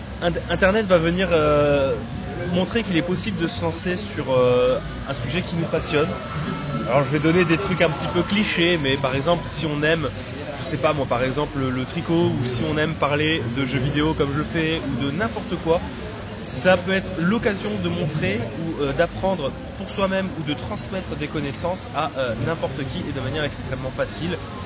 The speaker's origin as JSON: {"language": "French", "town": "Bordeaux", "region": "Nouvelle-Aquitaine", "country": "France", "said": "Moi je suis de Bordeaux. Du coup, donc j'habite à Bordeaux actuellement"}